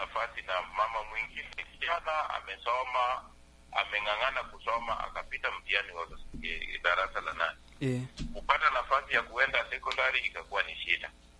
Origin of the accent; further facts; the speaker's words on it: Nairobi, Kenya; mimi ni kijana mwenye amelewa hapo Ngomongo, nimezaliwa na kulewa hapo Ngomongo Korogosho.